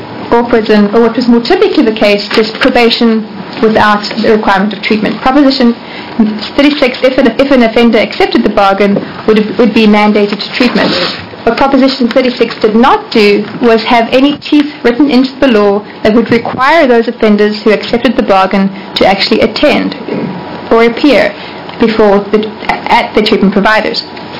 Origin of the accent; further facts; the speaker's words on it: South Africa; accent: South African; my accent is South African, not Australian.